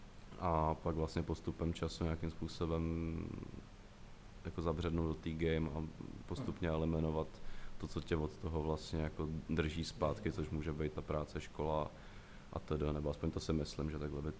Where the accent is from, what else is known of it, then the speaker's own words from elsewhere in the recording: Kladno, Central Bohemian Region, Czechia; also born or lived in Prague; já jsem se narodil v Praze. Půlku života jsem vyrůstal na Kladně, druhou půlku života jsem jako na vesnici vedle Kladna bydlel s rodičema a teďka druhým rokem bydlím v Praze.